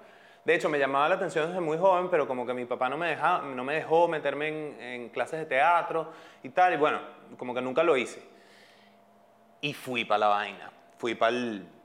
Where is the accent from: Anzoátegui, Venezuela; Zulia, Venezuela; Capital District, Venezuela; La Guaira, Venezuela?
Capital District, Venezuela; Caracas; Yo soy de Caracas.